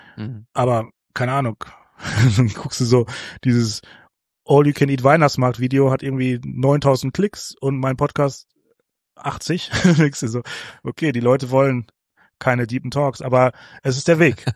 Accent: North Rhine-Westphalia, Germany; Meine Eltern sind so ein ganz klassischer, wir wählen SPD, weil wir kommen aus dem Pott-Haushalt und that's it.

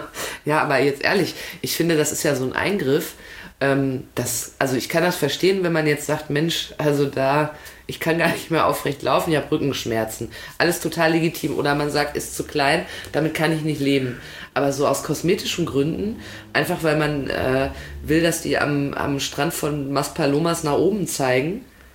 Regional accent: North Rhine-Westphalia, Germany; Ich komme ja aus dem Pott

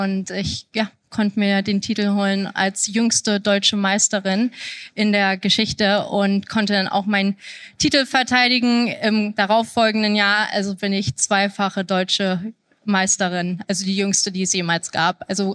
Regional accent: Kitzbühel, Tyrol, Austria; Ich habe damals den größten Teil meiner Kindheit in Österreich verbracht, in Kitzbühel

